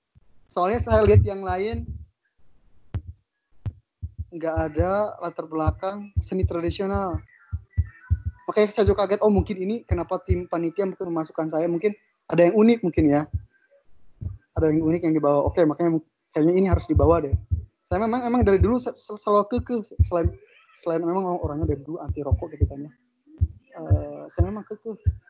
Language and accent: Indonesian; Banten, Indonesia; Yang penting saya punya kontribusi terhadap pariwisata daerah saya.